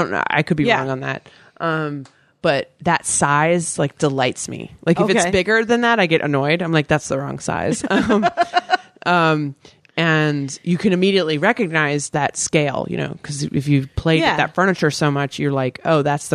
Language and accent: English; Virginia, United States; Virginia.